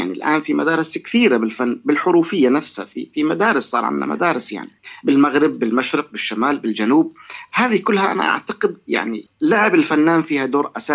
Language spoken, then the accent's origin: Arabic; Syria; بس أنا وجدت من واجبي كسوري أنه ما أستطيع القفز فوق سوريا